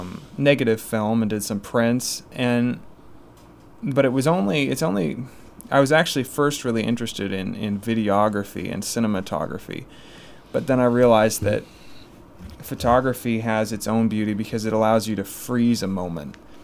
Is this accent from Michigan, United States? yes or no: yes; Berrien Springs, Michigan, United States; You know, I'm born and raised Berrien Springs resident, so lived here for 25 years.